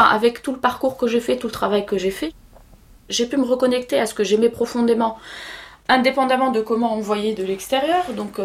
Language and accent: French; Algeria; Je suis algérienne, mais je peux faire du jazz.